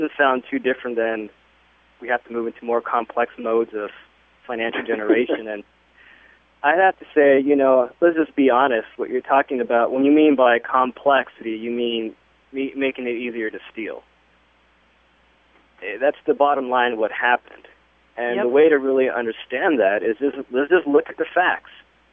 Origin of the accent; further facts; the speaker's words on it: California, United States; And I'm from California, so I remember when that whole thing, you know, was radical in people's minds.